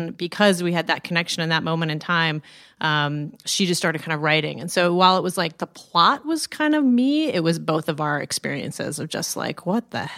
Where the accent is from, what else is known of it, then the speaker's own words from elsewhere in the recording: Midwest, United States; She saw me play a show in the Midwest, in St. Louis, actually, and I'm from the Midwest, so what up, MW?